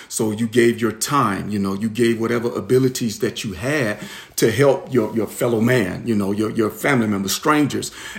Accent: the South, United States; I grew up here in the South. You know, we're Southern gentlemen.

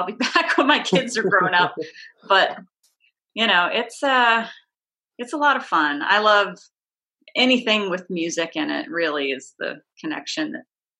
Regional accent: Lancaster, Pennsylvania, United States; It was at this place called the Fulton Opera House in my hometown of Lancaster, Pennsylvania

